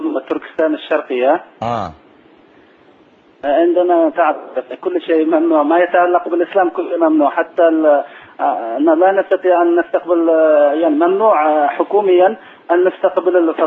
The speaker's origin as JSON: {"language": "Arabic", "country": "China", "second_language": "Arabic", "said": "قوميات ونحن يعني إحدى القوميات من الصين يعني."}